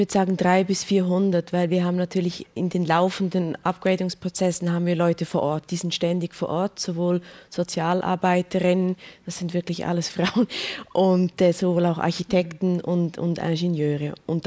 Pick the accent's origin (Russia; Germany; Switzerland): Switzerland; also ich bin ja Schweizerin